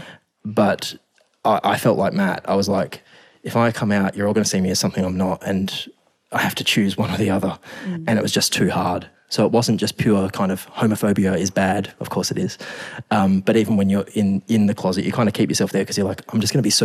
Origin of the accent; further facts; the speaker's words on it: Geraldton, Western Australia, Australia; people kind of know a little bit of that I grew up gay in Geraldton and all of that.